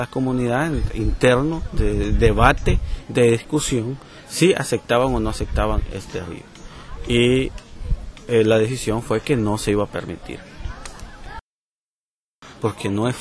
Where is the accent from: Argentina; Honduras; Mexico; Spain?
Honduras; San Francisco, Lempira; que transmitimos allá desde mi pueblo en San Francisco Lempira.